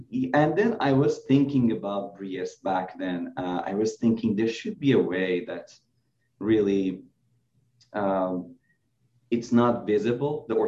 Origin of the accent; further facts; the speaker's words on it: Iran; moved away as an adult; now in United States; So I'm originally from Iran. I did dentistry and also orthodontics in Iran. I was a faculty there for a year. And I moved to the US.